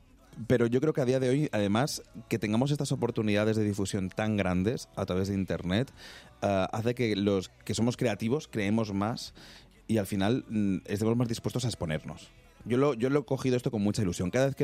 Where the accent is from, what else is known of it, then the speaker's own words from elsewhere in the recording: Spain; yo estoy muy feliz en mi país. O sea, yo, la verdad que en España yo estoy muy bien.